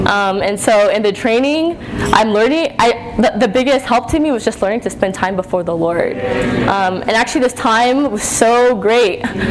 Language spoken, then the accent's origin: English; Denton, Texas, United States; I'm from Denton, Texas.